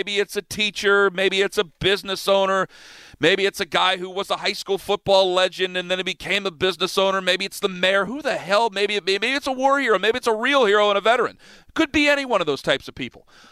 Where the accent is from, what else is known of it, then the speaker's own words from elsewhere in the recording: Cleveland, Ohio, United States; I'm from Cleveland.